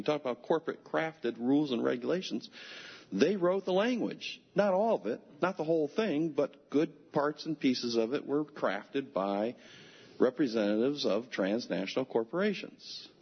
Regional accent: Danby, New York, United States; I'm from Danby.

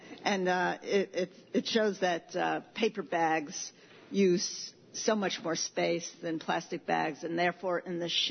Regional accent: Ithaca, New York, United States; from the City of Ithaca

